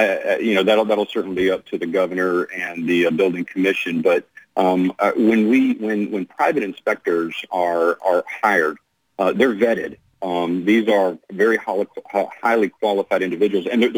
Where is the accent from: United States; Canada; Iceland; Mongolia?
United States; the South; a little Southern hospitality, which is where I come from the South.